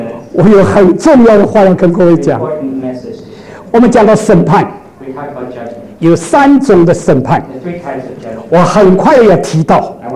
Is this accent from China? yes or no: yes; China; 我们中国人说罪归于归谁？